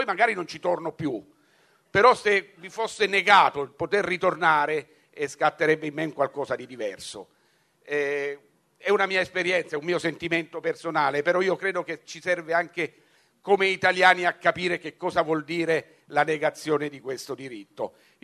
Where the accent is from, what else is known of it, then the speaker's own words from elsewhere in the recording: Rome, Lazio, Italy; Io vivo a Roma, ma sono nato a Roma, ho sempre abitato a Roma, però le origini della mia famiglia sono della Calabria, non ci torno quasi mai, se non raramente